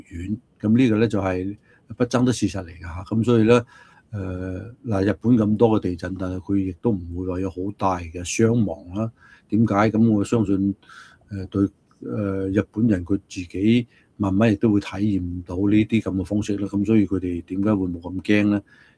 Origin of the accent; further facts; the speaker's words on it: Guangdong, China; 我哋廣東人或者係呢個講粵語嘅人